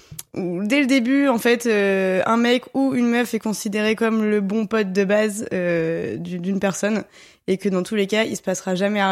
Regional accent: Lille, Hauts-de-France, France; now in Paris, France; Alors, je suis parisienne depuis 6 ans.

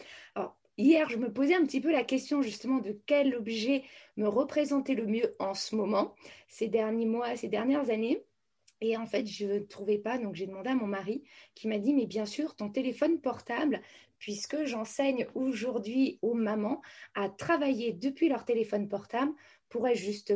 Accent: France; moi, je suis une fille de militaire. Donc, j'ai énormément déménagé partout en France. J'ai fait plus de 16 déménagements dans ma jeunesse.

